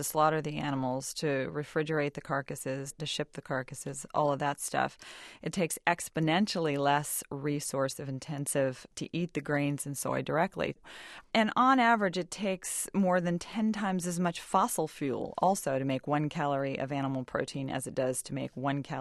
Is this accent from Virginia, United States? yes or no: no; Doraville, Georgia, United States; I grew up in Doraville, Georgia, and I ate barbecued ribs and chicken fried steak and all kinds of cheesy grits